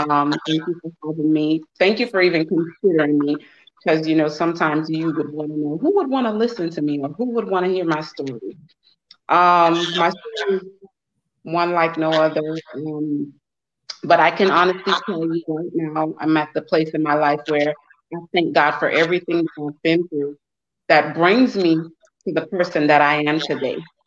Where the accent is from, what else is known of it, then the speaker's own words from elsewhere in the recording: Freeport, Grand Bahama, Bahamas; also born or lived in Nassau; I was born in Nassau, Bahamas, and I was raised in Freeport.